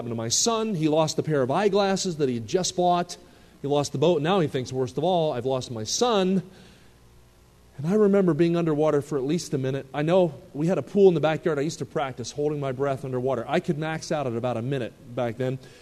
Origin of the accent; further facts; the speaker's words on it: New Jersey, United States; I grew up in New Jersey, and I lived about 20 minutes from Philadelphia. My dad was a general contractor, and I remember he was the adventurous type.